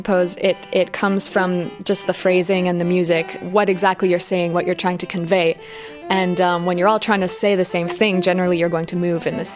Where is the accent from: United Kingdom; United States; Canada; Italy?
Canada; Victoria, British Columbia; I'm from Victoria, BC, which is in Canada, and I play the viola.